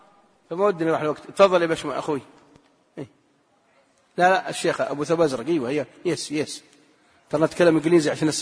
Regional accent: Saudi Arabia; عندنا في السعودية

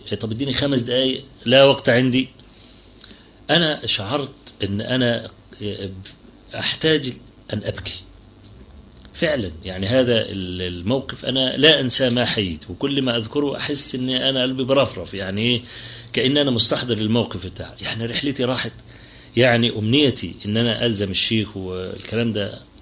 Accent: Egypt; عندنا في مصر بعت لي رسالة كده

